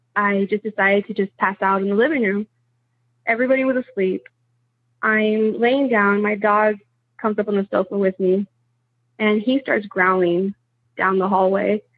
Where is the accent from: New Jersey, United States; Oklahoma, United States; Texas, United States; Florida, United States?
Texas, United States; also born or lived in California; So I'm from South Texas.